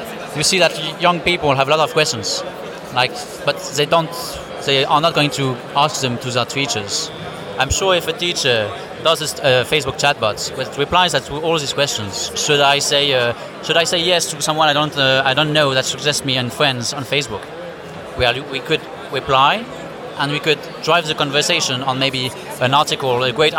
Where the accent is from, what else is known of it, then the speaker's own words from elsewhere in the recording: Paris, Île-de-France, France; I'm from Paris.